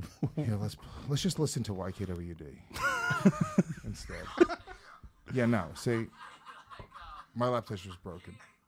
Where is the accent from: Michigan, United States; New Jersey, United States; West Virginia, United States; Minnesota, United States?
New Jersey, United States; born there; I was born in New Jersey.